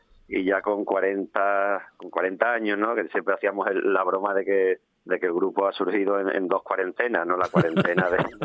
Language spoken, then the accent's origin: Spanish; Seville, Andalusia, Spain; somos cinco amigos, vamos a decir, de toda la vida de Sevilla.